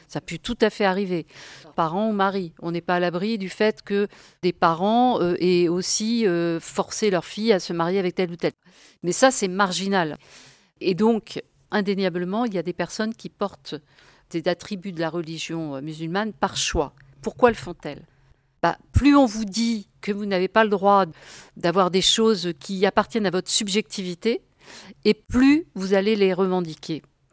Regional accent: France; Oui, on est français, on a toute notre place là. Et pourtant, on est un petit peu différent. Il y a des choses, bah, par exemple, nos parents, effectivement, ils sont musulmans. Et puis nous, bah, on a été éduqués là, dans cette foi-là.

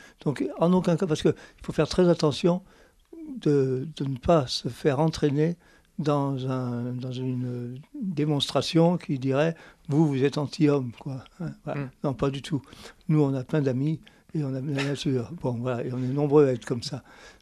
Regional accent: Lyon, Auvergne-Rhône-Alpes, France; Moi je suis lyonnais, on allait en Ardèche et surtout en Haute-Loire.

